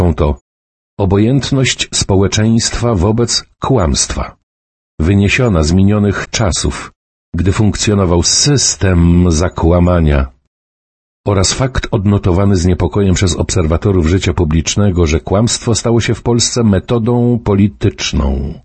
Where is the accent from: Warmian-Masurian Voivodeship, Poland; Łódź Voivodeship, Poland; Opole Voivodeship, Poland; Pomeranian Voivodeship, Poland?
Łódź Voivodeship, Poland; Łódź; Urodziłem się i wychowałem w Łodzi